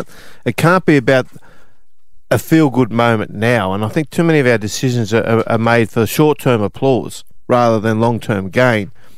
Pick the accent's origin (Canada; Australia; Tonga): Australia; New South Wales; I'm from the Central Coast, okay?